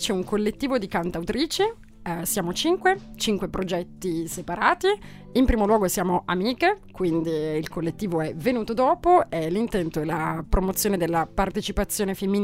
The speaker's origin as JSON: {"language": "Italian", "town": "Turin", "region": "Piedmont", "country": "Italy", "said": "E puoi immaginare invece me torinese tipo sì, molto bella."}